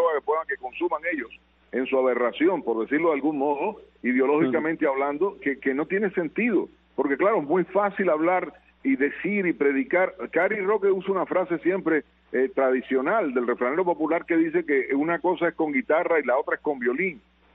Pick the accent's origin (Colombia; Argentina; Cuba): Cuba; yo recuerdo en mi adolescencia en Cuba, cuando estudiaba